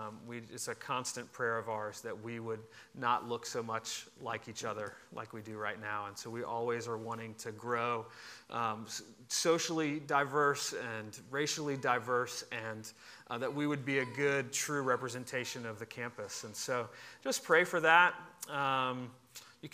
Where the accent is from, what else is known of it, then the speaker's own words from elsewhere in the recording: Richmond, Virginia, United States; I grew up here in Richmond, graduated from Hermitage High School, went to Virginia Tech, finished my undergrad at Virginia Tech, came back to Richmond